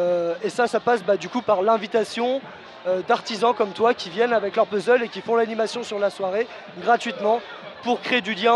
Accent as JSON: {"language": "French", "town": "Lyon", "region": "Auvergne-Rhône-Alpes", "country": "France", "said": "c'est une passion parce que je suis lyonnais de base."}